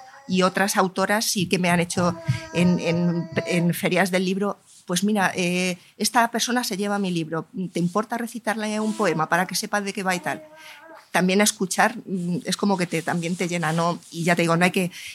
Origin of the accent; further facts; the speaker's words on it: Mascaraque, Castilla-La Mancha, Spain; como me he movido por un montón de sitios y demás, siempre digo que soy toledana, pero en concreto es que soy muy, muy mascaraqueña.